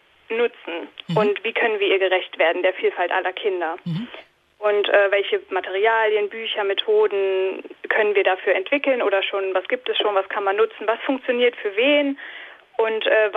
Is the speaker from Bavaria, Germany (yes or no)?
no; Saxony-Anhalt, Germany; Ich bin in Sachsen-Anhalt, auf dem Lande, bei meinen Eltern, wo ich aufgewachsen bin.